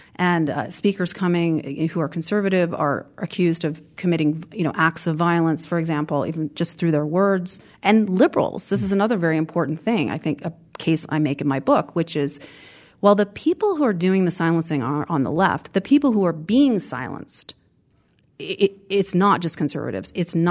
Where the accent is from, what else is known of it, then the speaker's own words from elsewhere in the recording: Fairbanks, Alaska, United States; Well, I grew up in Fairbanks, Alaska, and it's a very, very conservative town.